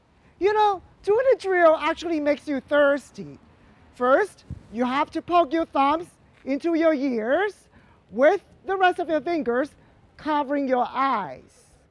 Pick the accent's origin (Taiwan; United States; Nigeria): Taiwan; there's a small island, my hometown, Taiwan.